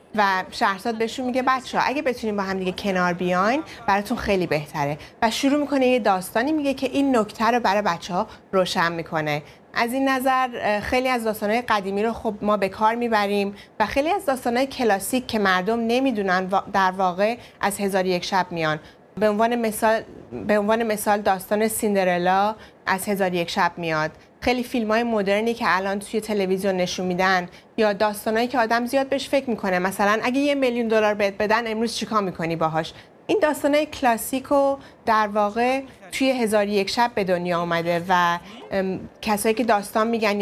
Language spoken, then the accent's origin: Persian; Iran; moved away; وقتی از ایران اومدم 8 جلد رو با خودم به زبان فارسی آوردم